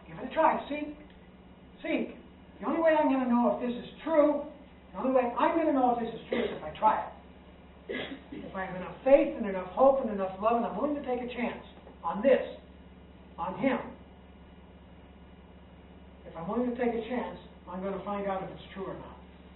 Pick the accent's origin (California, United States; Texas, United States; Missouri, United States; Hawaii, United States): Missouri, United States; I'm from Missouri, show me.